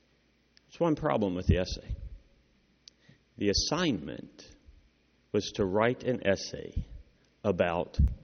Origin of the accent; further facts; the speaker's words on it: Kentucky, United States; Now, I doubt you went to the same elementary school that I did since I grew up in Kentucky